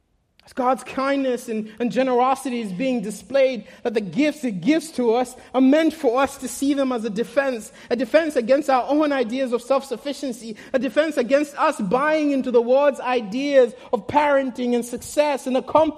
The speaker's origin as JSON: {"language": "English", "country": "United Kingdom", "said": "I'm from the British side of the English."}